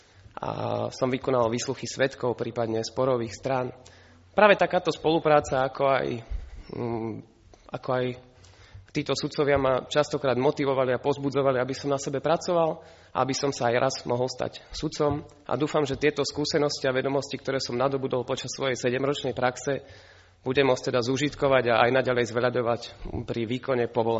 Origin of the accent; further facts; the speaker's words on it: Trstená, Žilina Region, Slovakia; now in Bratislava, Slovakia; pochádzam z mestečka Trstená na Orave a už 7 rokov pôsobím na okresnom súde Bratislava 4 ako vyšší súdny úradník.